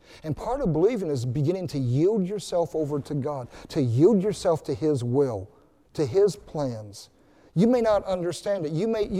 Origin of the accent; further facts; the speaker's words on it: Oklahoma, United States; when I was a young kid growing up in Oklahoma, I wanted to be an oceanographer.